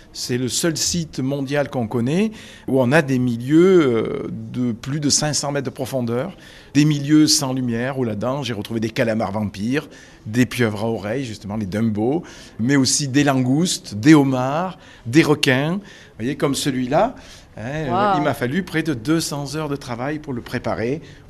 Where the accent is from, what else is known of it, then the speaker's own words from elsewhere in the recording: Auvergne-Rhône-Alpes, France; born there; puisque je suis né moi en Ardèche, mais sur le secteur de la voulte Rompon.